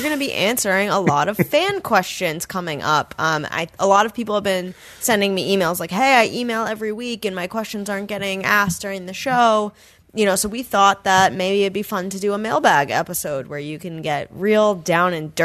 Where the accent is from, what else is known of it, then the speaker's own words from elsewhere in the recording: Germany; I'm a 26-year-old dude born and raised in Germany with Turkish parents.